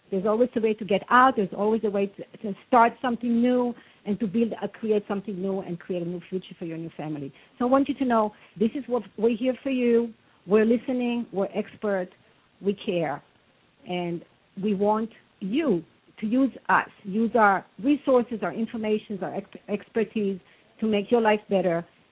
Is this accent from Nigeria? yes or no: no; Israel; now in United States; I was born and raised in Israel many years ago. I've been in this country for over 30 years now, and I feel Florida is my home, my second home.